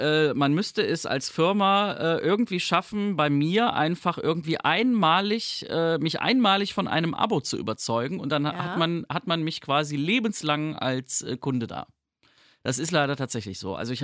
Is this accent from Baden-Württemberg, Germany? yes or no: no; Aachen, North Rhine-Westphalia, Germany; Also ich sage eigentlich immer da irgendwo bei Aachen, sage ich eigentlich immer.